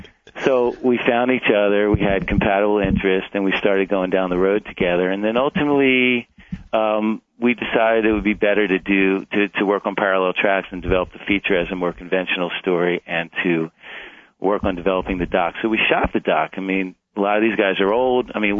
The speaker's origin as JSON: {"language": "English", "town": "Philadelphia", "region": "Pennsylvania", "country": "United States", "tie": "born or raised there", "said": "I grew up in Philly, as you know, ran those steps 100 times."}